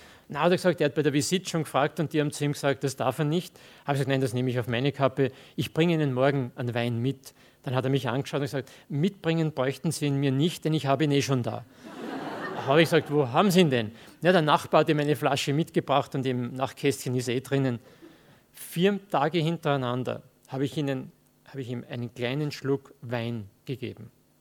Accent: Lower Austria, Austria; Ich komme aus dem Mostviertel in Niederösterreich

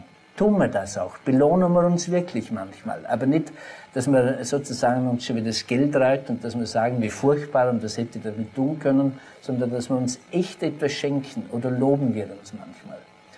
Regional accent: Vorarlberg, Austria; Ich müsste jetzt als Bregenzer Wälder sagen, das Bregenzer Wälder Bergkäse.

